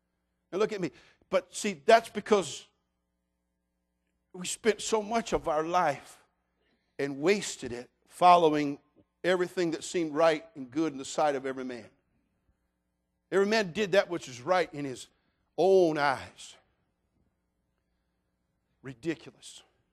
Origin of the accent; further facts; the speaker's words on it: California, United States; Ladies and gentlemen, you're looking at a hippie, product of the state of California, born and raised in California, trained in 13 years of public school